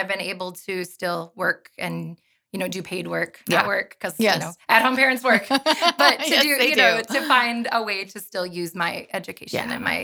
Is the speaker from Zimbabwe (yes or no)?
no; Mitchell, South Dakota, United States; moved away as an adult; I grew up outside of Mitchell on a farm kind of by Mount Vernon.